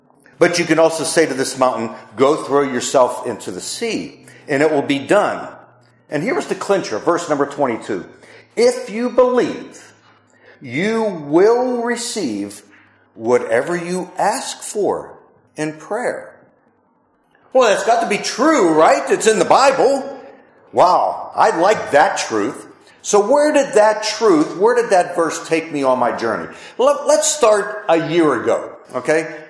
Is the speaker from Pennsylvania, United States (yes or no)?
yes; Pittsburgh, Pennsylvania, United States; it would be the Pittsburgh Pirates, considering I'm from Pittsburgh.